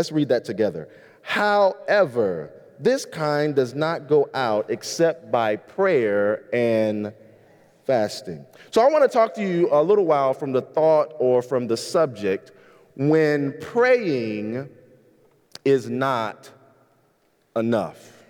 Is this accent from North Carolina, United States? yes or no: yes; North Carolina, United States; now in Michigan, United States; You know, we're from North Carolina, and so we're used to ice. We're not used to snow, but we're used to ice.